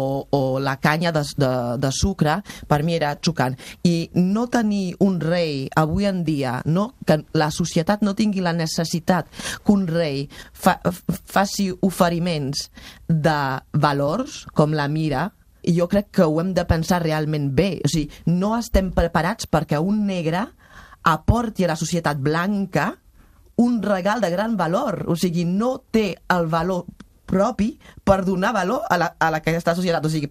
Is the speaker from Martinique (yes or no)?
yes; Martinique; jo sóc de la Martinica